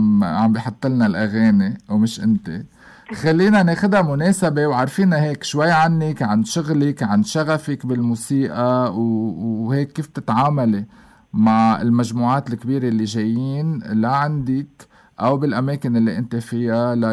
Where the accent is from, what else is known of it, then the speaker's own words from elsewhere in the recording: Lebanon; وهالقد نحن كلبنانيين مفركشين فيه